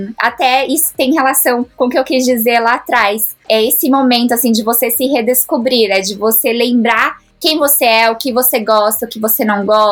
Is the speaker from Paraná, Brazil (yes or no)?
no; Santo André, São Paulo, Brazil; eu sou de Santo André, São Paulo, então saí de Santo André, de São Paulo também